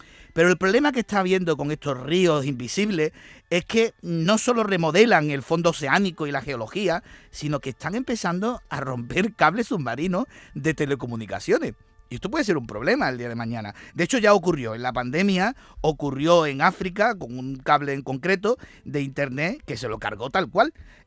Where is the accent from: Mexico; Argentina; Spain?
Spain; como somos españoles